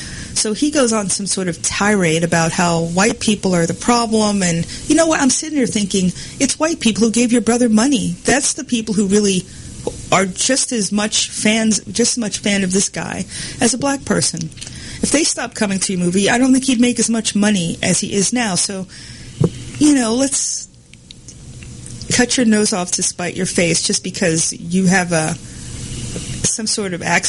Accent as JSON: {"language": "English", "region": "New York", "country": "United States", "lives_now": "Georgia, United States", "said": "I mean, I'm from New York. It's supposed to be one of the most liberal cities in the country, right?"}